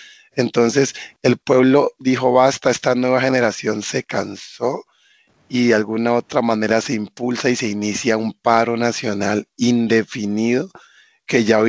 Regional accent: Colombia; a manifestarnos de manera pacífica, como los colombianos sabemos hacerlo

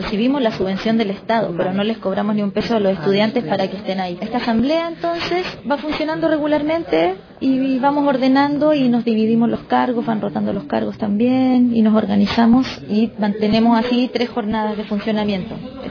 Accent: Santiago, Santiago Metropolitan Region, Chile; Hola a todas, a todos. Vengo de Santiago de Chile

